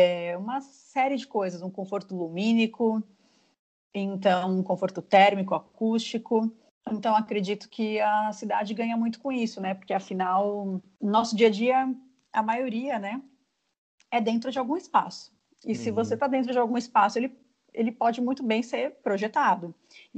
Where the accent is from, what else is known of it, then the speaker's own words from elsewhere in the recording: São Paulo, Brazil; now in Florianópolis, Brazil; capital. Vim para Florianópolis em 2012